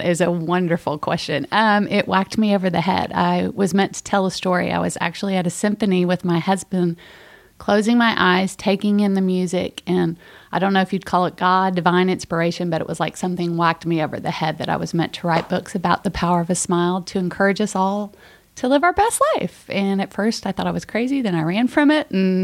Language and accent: English; Texas, United States; I'm from Texas, and to come all the way here and see the headquarters